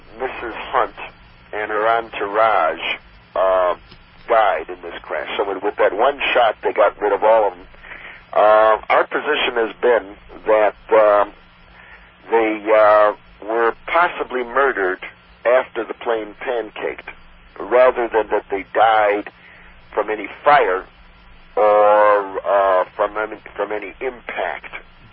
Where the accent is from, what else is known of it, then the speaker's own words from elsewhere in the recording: Chicago, Illinois, United States; Since it happened in my hometown of Chicago, we took great interest in this.